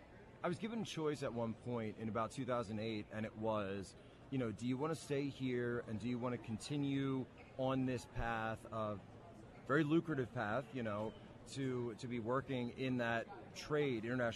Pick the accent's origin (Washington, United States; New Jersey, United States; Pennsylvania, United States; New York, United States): Pennsylvania, United States; Valley Forge; So originally, grow up in the Philadelphia area, so just outside Philly, Valley Forge, if people know that spot.